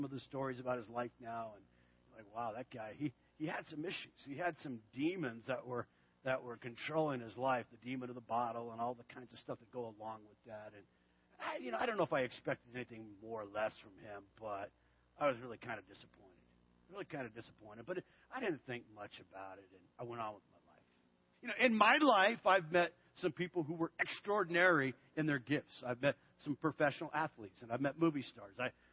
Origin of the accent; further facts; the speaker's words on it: Tucson, Arizona, United States; And Tucson, my hometown, was the spring training ground for Cleveland Indians.